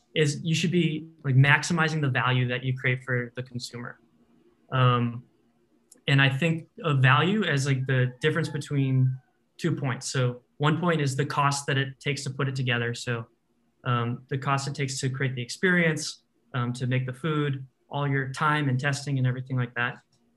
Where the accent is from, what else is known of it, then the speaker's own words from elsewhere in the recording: Boston, Massachusetts, United States; now in San Francisco, United States; I'm from Boston, but I live in San Francisco.